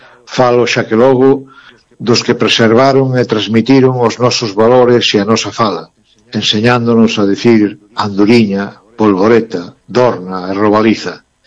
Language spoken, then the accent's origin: Galician; Galicia, Spain; que nos debe enorgullecer como galegos